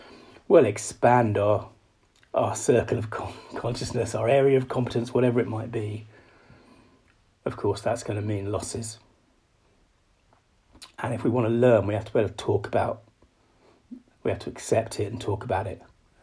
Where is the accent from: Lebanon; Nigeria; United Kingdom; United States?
United Kingdom; I'm a Brit, I'm standing in Britain.